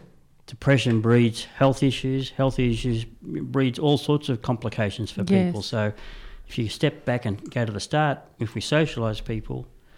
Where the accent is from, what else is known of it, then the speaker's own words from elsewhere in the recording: Frankston, Victoria, Australia; I grew up in Frankston